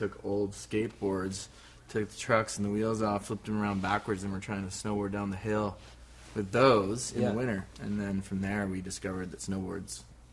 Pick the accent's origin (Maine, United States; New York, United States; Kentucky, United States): Maine, United States; I grew up in Maine. Got into snowboarding because of skateboarding, like most people. First snowboard run was in 1981 on a hill by my house in Maine